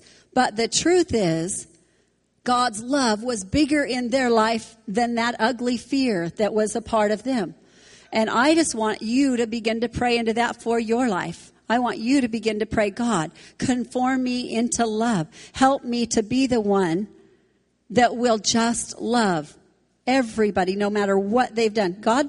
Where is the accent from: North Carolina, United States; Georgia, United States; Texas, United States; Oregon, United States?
Oregon, United States; Brooks; And I said, oh my word, I was raised in Brooks, Oregon.